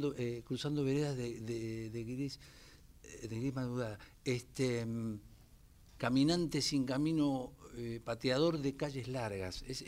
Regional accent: Banfield, Buenos Aires Province, Argentina; Yo soy de Lomas de Zamora, este... sí. Yo nací en Banfield.

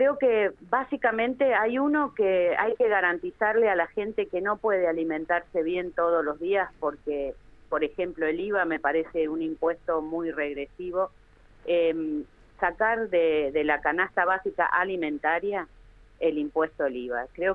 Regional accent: Córdoba, Argentina; born there; also born or lived in Mendoza / San Juan / Bahía Blanca; Yo nací en Córdoba, pero bueno, mi familia, por el trabajo de mi papá, se movía a través de muchos lugares, así que hemos andado por Mendoza, San Juan, Córdoba, Bahía Blanca, después volví a Córdoba a estudiar y después elegí, junto a mi pareja, vivir en Cipolletti, en Río Negro

